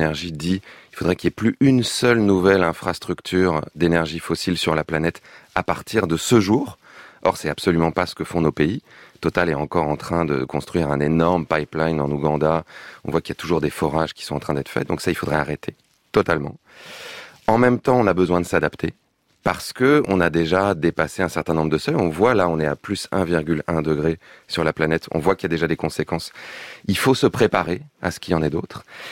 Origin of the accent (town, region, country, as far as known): France